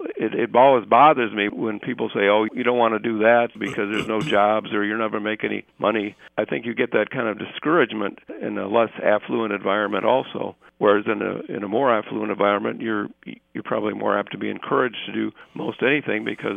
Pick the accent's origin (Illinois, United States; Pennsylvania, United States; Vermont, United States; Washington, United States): Illinois, United States; Chicago